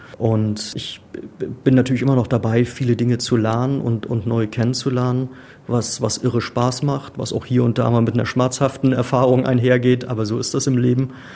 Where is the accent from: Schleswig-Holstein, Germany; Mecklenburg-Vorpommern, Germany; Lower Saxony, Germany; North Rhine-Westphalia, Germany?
Mecklenburg-Vorpommern, Germany; Ich komme aus Mecklenburg und aus Mecklenburg-Vorpommern. Ich habe also jetzt beispielsweise keinen sächsischen Akzent oder Dialekt.